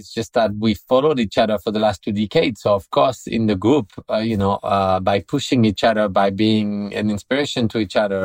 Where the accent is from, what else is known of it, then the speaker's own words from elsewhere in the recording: France; English is a second language; I'm an artist from France.